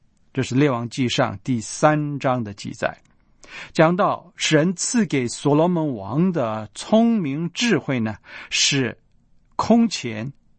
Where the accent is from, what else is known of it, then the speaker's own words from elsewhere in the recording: China; 我们中国人也常说家有一老如有一宝